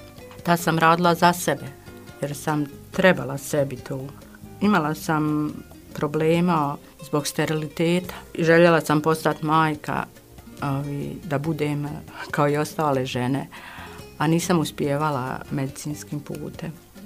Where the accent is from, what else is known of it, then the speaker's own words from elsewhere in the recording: Lukavica, Bosnia & Herzegovina; Pa ja sam iz Lukavice rodom i udala sam se u Lukavicu. Već 34 godine sam u braku, majka sam dvoje djece, domaćica sam